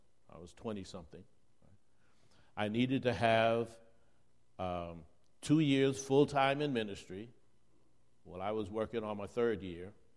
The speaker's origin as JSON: {"language": "English", "town": "New York City", "region": "New York", "country": "United States", "said": "Well, I'm from New York City."}